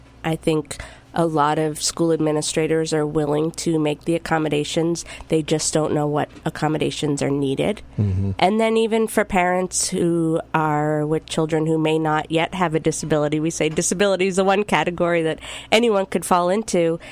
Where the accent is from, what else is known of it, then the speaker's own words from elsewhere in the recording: Weymouth, Massachusetts, United States; Yes, I grew up in Weymouth.